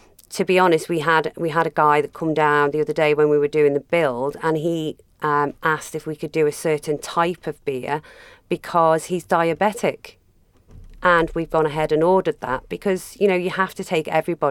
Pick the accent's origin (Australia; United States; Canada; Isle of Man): Isle of Man; Peel; I grew up in Peel and I wanted to take something back to my local community.